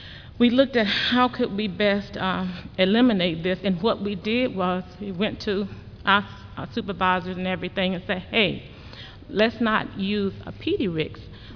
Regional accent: Augusta, Georgia, United States; from Augusta, Georgia

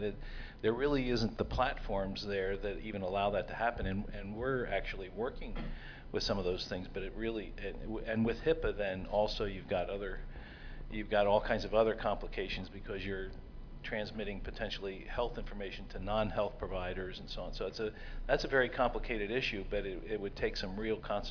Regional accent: Jacksonville, Florida, United States; I'm from Jacksonville, Florida

